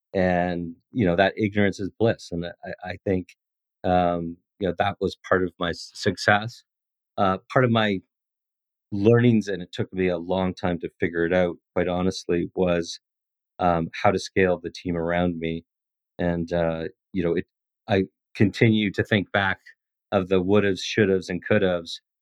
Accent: Calgary, Alberta, Canada; I mean, one thing that's important is I'm from Calgary, which is similar to Texas or a Houston or a Dallas, a lot of entrepreneurial spirit.

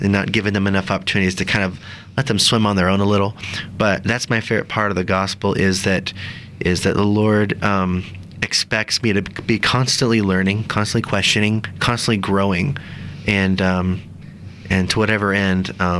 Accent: Kansas, United States; So I'm actually not from Utah, I'm from Kansas. My parents are converts.

